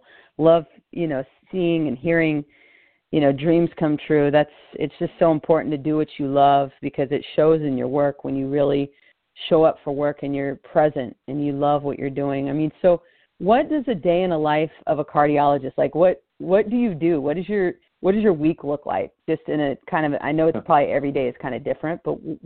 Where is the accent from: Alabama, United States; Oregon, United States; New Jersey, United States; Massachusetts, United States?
Oregon, United States; There were a lot of different heart doctors in the small town that I grew up in Oregon.